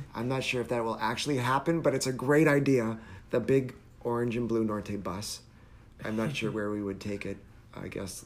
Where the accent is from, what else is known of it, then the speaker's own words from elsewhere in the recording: Canada; I grew up in Canada, of course, and we played a ton of hockey.